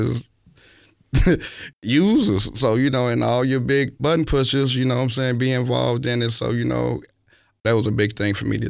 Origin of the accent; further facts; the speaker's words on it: Chicago, Illinois, United States; I'm from the North Lawndale community. So, you know, I've been, you know, born and raised in Chicago all my life.